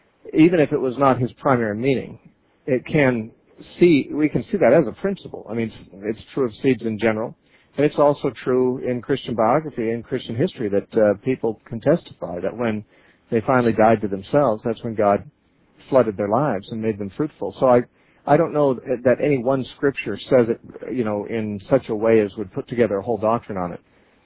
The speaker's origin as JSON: {"language": "English", "town": "Santa Cruz", "region": "California", "country": "United States", "tie": "born or raised there", "said": "our next caller is Diane, who's calling us from Santa Cruz, California, my hometown."}